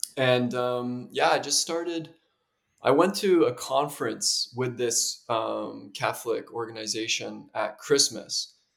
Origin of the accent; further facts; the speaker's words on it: Toronto, Ontario, Canada; So I am from Toronto, Ontario in Canada. I went to a Catholic private high school and grade school. So I guess my faith was in the culture, not coming from a very practicing religious family, however.